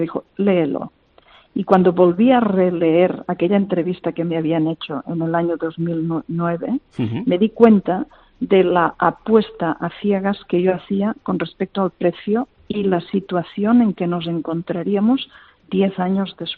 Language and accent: Spanish; Catalonia, Spain; Yo soy de una de las zonas más afectadas de España. Sí. Soy del Delta del Ebro